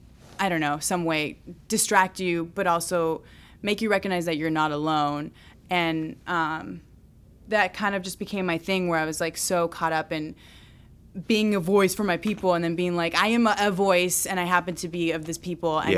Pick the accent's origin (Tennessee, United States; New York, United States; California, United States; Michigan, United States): California, United States; Los Angeles; Like, cause I grew up in Los Angeles, and like I was like, I just want to go to a white high school. I want to have the 90210 experience. Like, I grew up around Mexicans and Filipinos